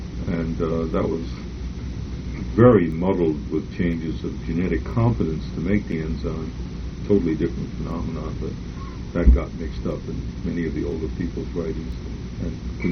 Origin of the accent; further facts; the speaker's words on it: New York, United States; against the special disability of being a New Yorker, which I shared with Francis, and even more of being a Jewish New Yorker.